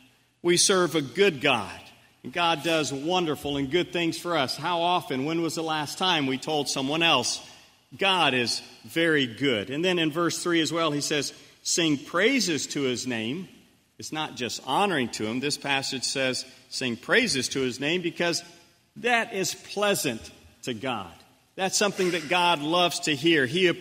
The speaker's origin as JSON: {"language": "English", "country": "Liberia", "tie": "born or raised there", "said": "the mission station where I lived growing up in Liberia"}